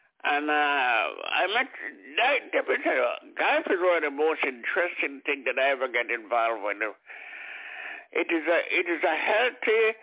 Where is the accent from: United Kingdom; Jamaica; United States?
Jamaica; Clarendon; born there; I was born in one of the parishes of Clarendon and St. Anne. The river divided the parish of St. Anne from Clarendon, and I was born in the Indian town in the Clarendon side of the river.